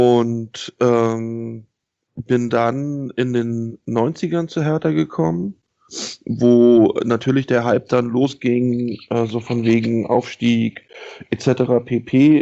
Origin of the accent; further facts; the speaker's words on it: Brandenburg, Germany; Ich bin in der Schorfheide groß geworden, dem ehemaligen Jagdgebiet vieler politischer Größen, so ziemlich am Anfang der Schorfheide.